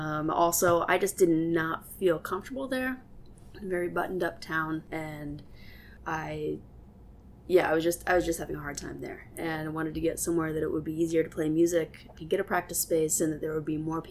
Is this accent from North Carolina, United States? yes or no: no; Indiana, United States; also born or lived in Chicago, United States / Washington, D.C., United States; now in Baltimore, United States; I grew up in Indiana, in a rather small town, and then had to get out of there and move to Chicago.